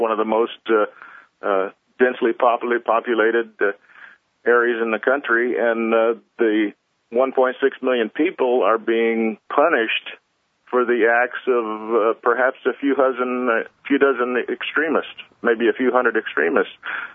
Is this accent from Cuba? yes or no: no; Saudi Arabia; I was raised in Saudi Arabia